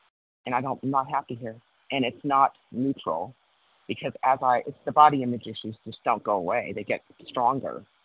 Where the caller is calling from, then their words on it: Cody, Wyoming, United States; from Cody, Wyoming